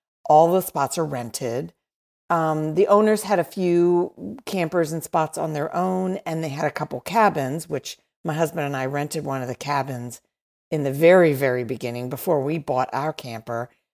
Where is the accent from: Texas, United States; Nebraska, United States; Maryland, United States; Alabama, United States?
Maryland, United States; Baltimore; Yeah, well, I grew up in Maryland. I grew up in Baltimore, and I'm very familiar with Chincoteague.